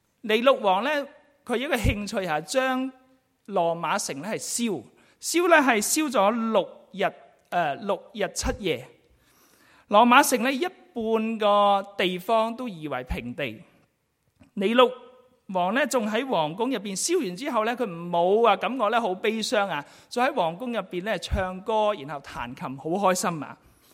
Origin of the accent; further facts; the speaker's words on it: Guangdong, China; 正如好似我哋廣東人會講話，邊一個掂親佢都會死